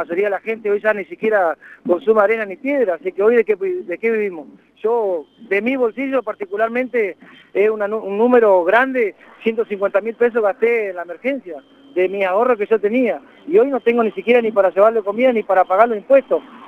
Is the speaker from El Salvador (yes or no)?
no; Comodoro Rivadavia, Chubut, Argentina; somos de Comodoro y trabajamos para Comodoro